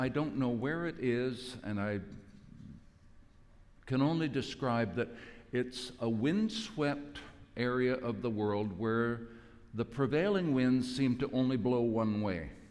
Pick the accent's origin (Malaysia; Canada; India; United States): Canada; Winnipeg, Manitoba; Now you understand, I come from Winnipeg.